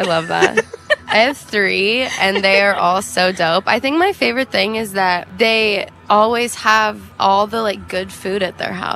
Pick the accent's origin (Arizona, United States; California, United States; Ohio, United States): Arizona, United States; Phoenix; But growing up in Phoenix, they had this thing called McDowell Mountain Music Festival that was really fun.